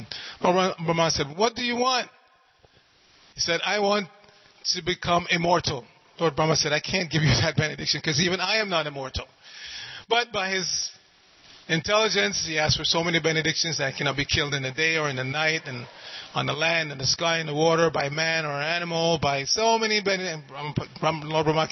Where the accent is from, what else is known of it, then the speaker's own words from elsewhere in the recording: New York City, New York, United States; I grew up in New York City, and I had friends from different, ethnic, racial backgrounds.